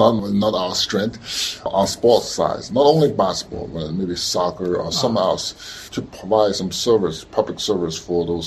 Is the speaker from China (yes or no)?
yes; Shanghai, China; All grew up in China, in Shanghai mostly.